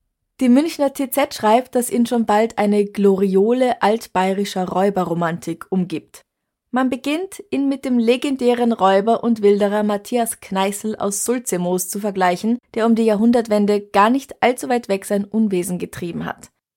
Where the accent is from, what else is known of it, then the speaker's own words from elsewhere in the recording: Vienna, Austria; ich bin aus Wien.